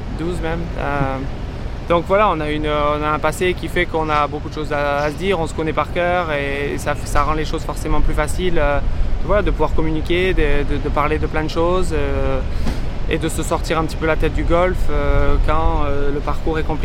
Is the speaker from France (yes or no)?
yes; France; je vais faire le maximum pour me qualifier en tant que Français.